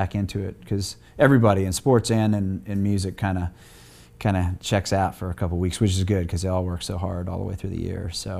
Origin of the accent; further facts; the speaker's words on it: Michigan, United States; See, I grew up in Michigan, so like the Pistons or the Tigers or whatever, I loved watching them.